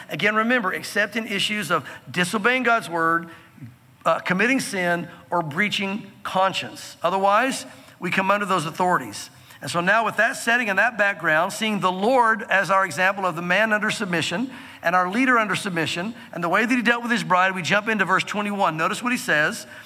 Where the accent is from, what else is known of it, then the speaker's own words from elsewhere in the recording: Tennessee, United States; Again, I grew up here in the South in Tennessee, but we lived out in Santa Fe, New Mexico for a while.